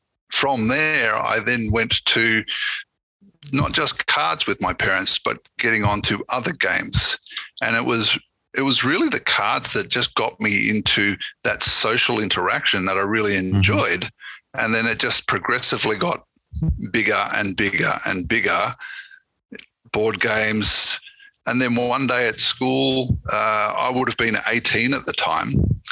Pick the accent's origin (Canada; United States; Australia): Australia; Canberra, Australian Capital Territory; I'm here from Australia, from Canberra, Australia, across the ocean.